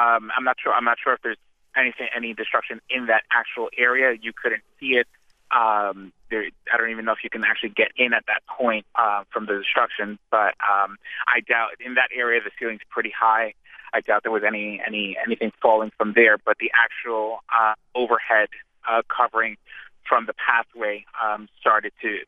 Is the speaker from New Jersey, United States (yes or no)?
yes; West New York, New Jersey, United States; I kind of made sure I got on the nearest light rail back to my hometown in West New York.